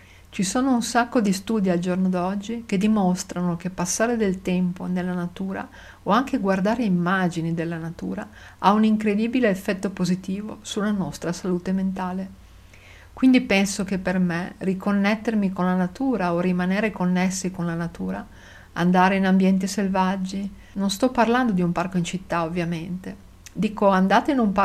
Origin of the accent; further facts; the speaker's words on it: Madagascar; Questo ha molto a che fare con il fatto che sono cresciuto in Madagascar.